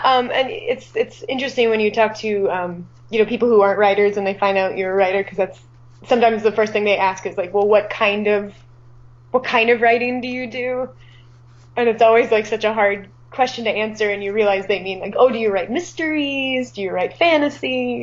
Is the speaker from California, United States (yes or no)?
no; Atlanta, Georgia, United States; moved away; Like, well, I'm from Atlanta, and I moved, this is a small town.